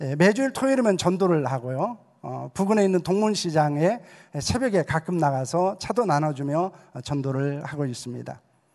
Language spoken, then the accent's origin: Korean; Yesan, South Chungcheong, South Korea; also born or lived in Seoul; 저는 제주 출신은 아닙니다. 저는 제주에 처음 가서 그냥 사역을 하게 된 그런 사람입니다. 고향은 이제 충남 예산이 제 고향입니다.